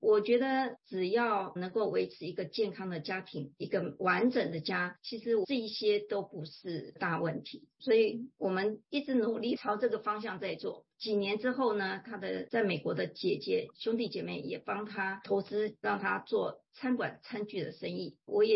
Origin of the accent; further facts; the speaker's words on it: Taiwan; 我是台湾来的，其实我有传统信仰，我是属于那种觉得是有众天诸佛，